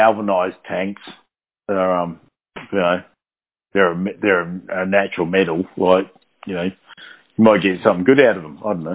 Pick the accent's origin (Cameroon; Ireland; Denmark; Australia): Australia; Adelaide, South Australia; growing up in Adelaide City and everything, I just thought rainwater was disgusting.